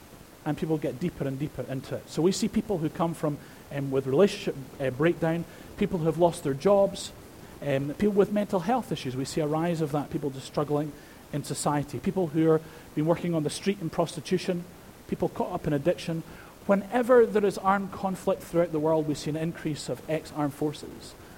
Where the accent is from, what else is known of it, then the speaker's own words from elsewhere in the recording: Edinburgh, Scotland, United Kingdom; accent: Edinburgh; There are city missions over in Dublin, as far as Edinburgh, where my accent betrays me from, London, New York, Chicago